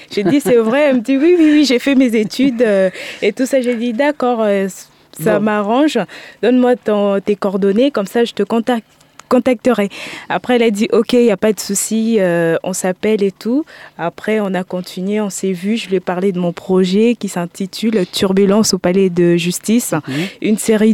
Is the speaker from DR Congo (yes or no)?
yes; Kinshasa, DR Congo; also born or lived in Nice / Paris; now in France; Voilà. Je viens de Congo Kinshasa. J'habite en France à peu près depuis plus de 10 ans.